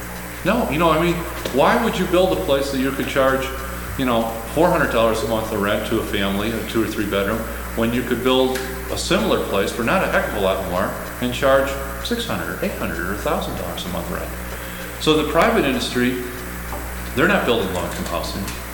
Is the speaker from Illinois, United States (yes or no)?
yes; Chicago, Illinois, United States; And I grew up in Chicago. There's a few places in Chicago that need to just be leveled, absolutely.